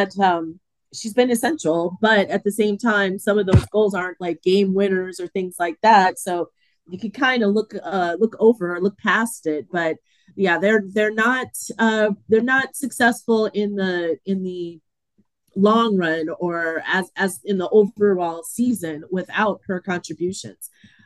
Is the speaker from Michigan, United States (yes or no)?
yes; Flint, Michigan, United States; born there; I was born in Flint, so I'm very attached to it, obviously.